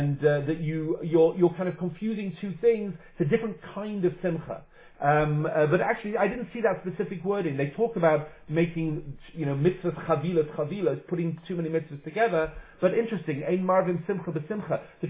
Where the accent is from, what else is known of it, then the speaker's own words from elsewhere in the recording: England, United Kingdom; I'm English. We don't hug anybody, and therefore that's not a problem for us at all.